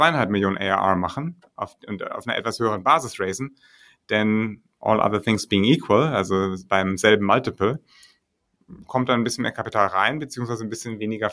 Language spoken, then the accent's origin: German; Hamburg, Germany; ich komme aus Hamburg